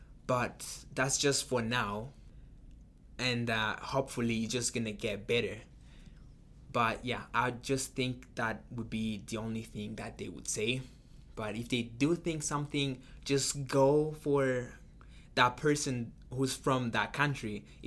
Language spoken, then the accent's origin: English; Burundi; And I said, I'm from Burundi. And he said, is that in Africa? And I said, yeah. So you're basically from Africa. And I said, no, I'm from Burundi.